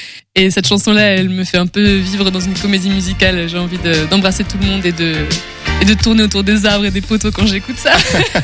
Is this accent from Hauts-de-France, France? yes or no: yes; Dunkirk, Hauts-de-France, France; also born or lived in Germany; now in Angers, France; j'habite à Angers. Et je viens de pas mal d'endroits. En fait, je suis née en Allemagne et après, on n'a pas arrêté de déménager avec ma mère. Mais grosso modo, j'ai beaucoup vécu dans le nord, notamment à Dunkerque.